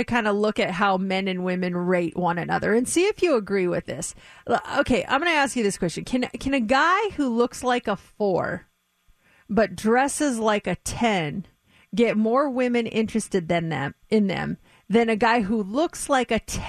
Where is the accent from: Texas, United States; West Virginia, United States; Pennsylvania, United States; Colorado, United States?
Colorado, United States; Colorado, my home state, the largest gathering of people wearing false mustaches.